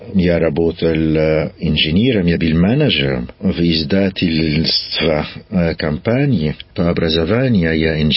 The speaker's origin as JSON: {"language": "Russian", "country": "Egypt", "tie": "born there", "also_born_or_lived": "England / Switzerland", "second_language": "Russian", "said": "Я родился в Египте, и моя мама швейцарская, и мой папа из Египта."}